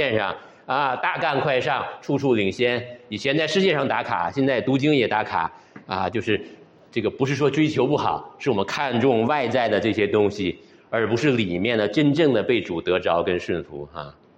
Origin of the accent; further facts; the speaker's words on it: China; 那另外就是我们中国人，大家都熟悉了